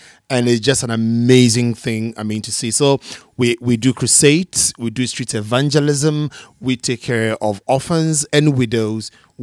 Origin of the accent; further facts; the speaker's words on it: Koforidua, Eastern Region, Ghana; I'm from Koforidua, Ghana, West Africa.